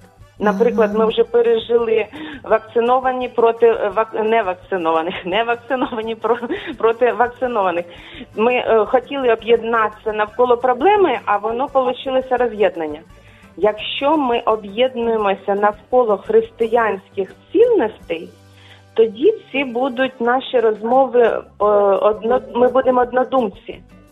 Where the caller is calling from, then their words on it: Kyiv, Ukraine; Я з Києва